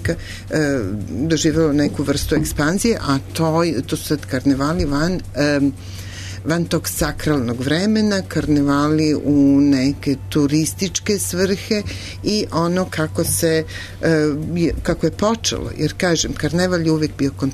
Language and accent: Serbian; Vojvodina, Serbia; kako se kod nas u Vojvodini zove taj period Bele nedelje